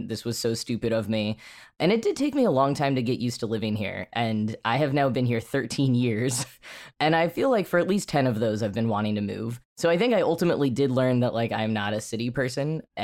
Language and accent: English; Texas, United States; moved away as an adult; now in New York City, United States; one of the biggest ones, I think, was when I moved at 20 years old from Texas to New York City.